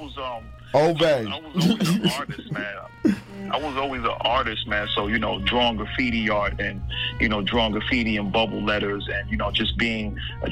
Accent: New Jersey, United States; Man, Jersey was beautiful. It is a beautiful place, man. You know, experiencing the winter time all those years, and you know, beautiful springs in there. You know, just growing up, had crazy allergies growing up

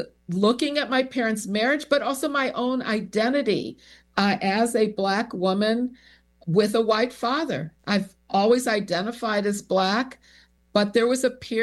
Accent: Chicago, Illinois, United States; So this is my memoir, my first and only memoir about my childhood growing up in Chicago in the 1960s in an interracial family, a white father, a black mother.

